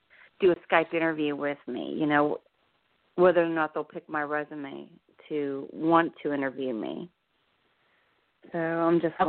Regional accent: Pittsburgh, Pennsylvania, United States; now in New Jersey, United States; Should I go back to, I'm originally from Pittsburgh. Should I go back towards our area? Should I finally settle down here in New Jersey permanently?

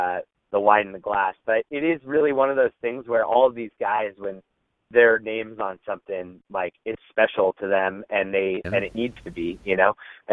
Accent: Fremont, California, United States; I grew up in the Bay Area in Fremont, California, and found myself at UC Berkeley

